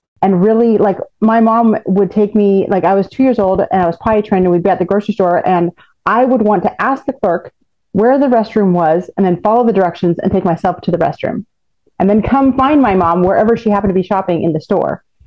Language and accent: English; Visalia, California, United States; born there; I was born in Visalia, California.